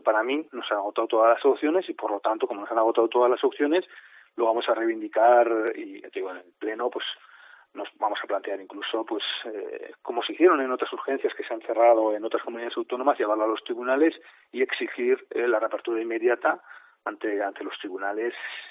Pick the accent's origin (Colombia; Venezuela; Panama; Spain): Spain; Aragon; como buen aragonés, porque soy muy terco